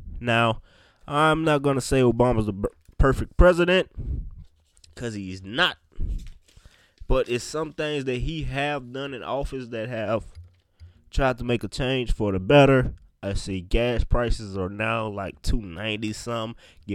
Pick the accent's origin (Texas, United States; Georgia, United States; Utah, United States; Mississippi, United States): Mississippi, United States; I'm from Mississippi, and we make some great-ass athletes here.